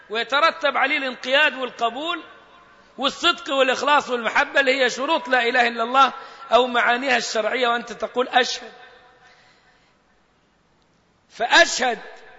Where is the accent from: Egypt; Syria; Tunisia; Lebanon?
Egypt; ما تخرش المية زي ما بنقول احنا كده كمصريين